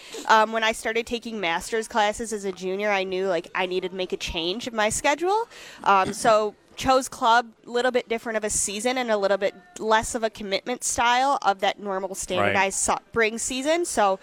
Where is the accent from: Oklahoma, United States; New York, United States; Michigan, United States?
Michigan, United States; Howell; So I'm originally from Howell, Michigan.